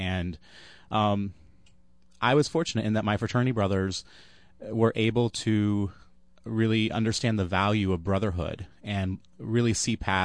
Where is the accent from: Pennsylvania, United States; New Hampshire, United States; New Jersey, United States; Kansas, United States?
Kansas, United States; I went born and raised in Kansas, of all places. And, my family grew up on a farm. And I chose a college that was close to home.